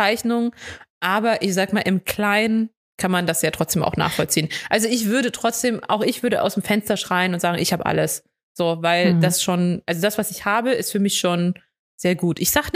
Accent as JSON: {"language": "German", "town": "Dresden", "region": "Saxony", "country": "Germany", "said": "Ich komme aus Dresden und da eher so ein Vorort."}